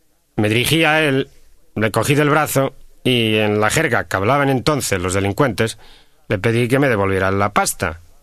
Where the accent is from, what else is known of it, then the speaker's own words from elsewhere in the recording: Madrid, Community of Madrid, Spain; soy de Madrid, España.